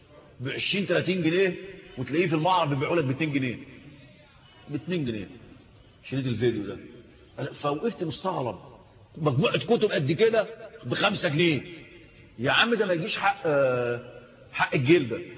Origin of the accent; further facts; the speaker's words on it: Egypt; في الدلتا عندنا في مصر